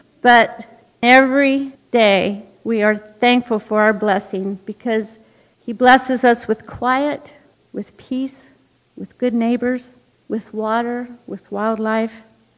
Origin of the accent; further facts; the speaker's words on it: Roseburg, Oregon, United States; I was born in Roseburg, Oregon, to … Yes, I was a … born and raised right here in Roseburg. My mother's parents were first-generation Adventists, so that makes me a third, I guess.